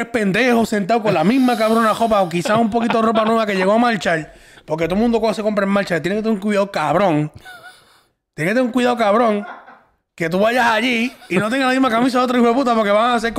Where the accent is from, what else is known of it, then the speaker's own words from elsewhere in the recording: Guayama, Puerto Rico; eres de mi pueblo natal de Guayama